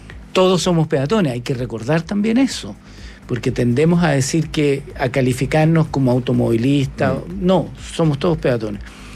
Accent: Chile; los chilenos en general, como somos los ingleses de Sudamérica, conducimos por la izquierda.

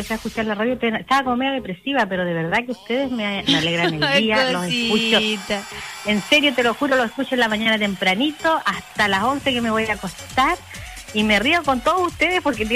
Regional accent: Santiago, Santiago Metropolitan Region, Chile; yo me vine de Santiago, y donde tenía mucha gente alrededor mío.

